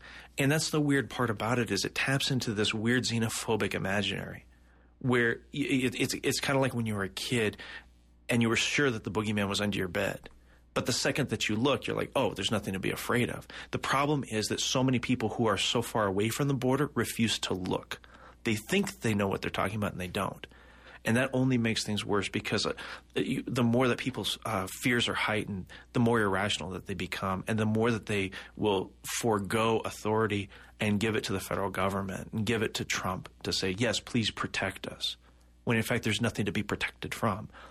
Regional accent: McMinnville, Oregon, United States; I'm originally from McMinnville, Oregon. It's almost impossible for me to convince people back home that we're not being invaded.

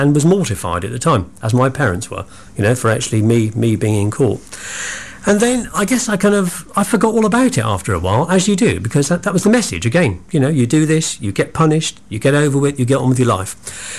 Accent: Bristol, South West England, United Kingdom; I was born in Bristol. I went to Fonthill Junior Mixed School in Southmead. I was born in Southmead Hospital. I lived on an estate, Henbury, council estate in Henbury, where I was sort of brought up. Went to Henbury Comprehensive School.

